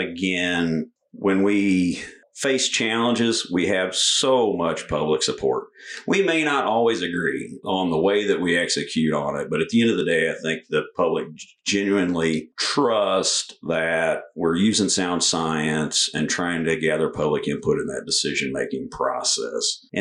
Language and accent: English; Lincoln, Missouri, United States; Grew up here. I tell folks I grew up in Lincoln, not Nebraska.